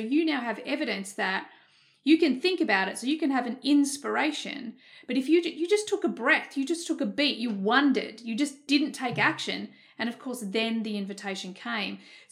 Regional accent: Australia; I'm Australian. We have this thing in Australia.

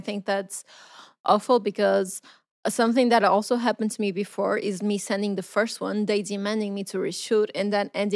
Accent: Portugal; Because a lot of people don't even know we are from Portugal.

